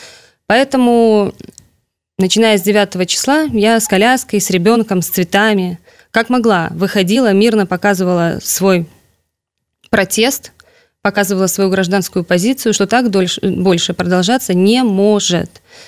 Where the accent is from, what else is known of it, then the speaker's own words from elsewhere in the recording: Nesvizh, Minsk Region, Belarus; now in Minsk, Belarus; Здесь я уже живу 15 лет. Ну, Нясвіж мой родной город, а в Минске я уже живу 15 лет.